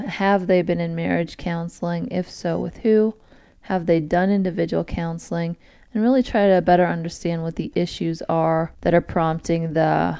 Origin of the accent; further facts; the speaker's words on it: Colorado, United States; I'm originally from Colorado.